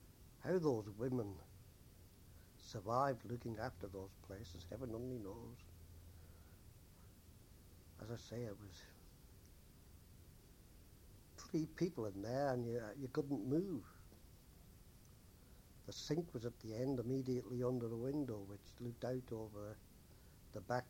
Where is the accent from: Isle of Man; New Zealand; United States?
Isle of Man; Douglas; born there; I was born in Douglas on the Isle of Man, to me still one of the most beautiful places in the world. On the 22nd of February in 1920, just after the end of the First World War